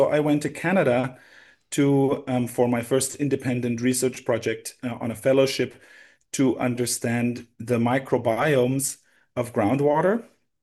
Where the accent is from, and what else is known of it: Germany; born or raised there